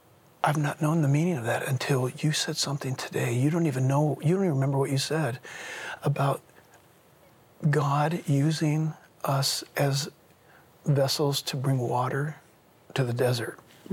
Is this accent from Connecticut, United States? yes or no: no; Coronado, California, United States; born there; taken to the hospital, Sharps Memorial Hospital on Coronado Island. I was born on January 15th.